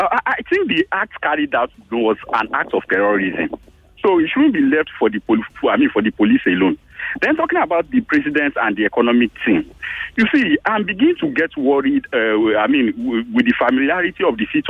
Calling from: Ekwe, Imo, Nigeria; I'm calling from Ekwe.

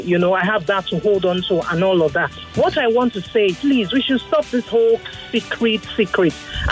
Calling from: Lekki, Lagos, Nigeria; I'm calling from Lekki.

